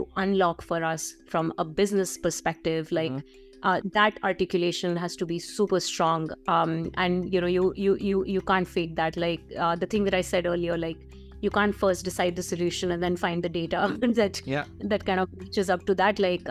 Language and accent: English; India; And, you know, I grew up in India as well.